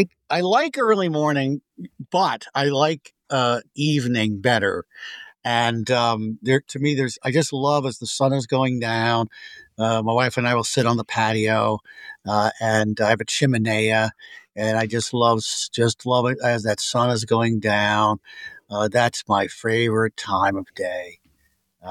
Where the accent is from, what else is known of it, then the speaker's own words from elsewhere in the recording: New York, United States; now in Buffalo, United States; I grew up on Long Island, which, and if you've flown in and out of JFK Airport, International Airport, John F. Kennedy, stone's throw from there, just inside Nassau County, the south shore of Long Island.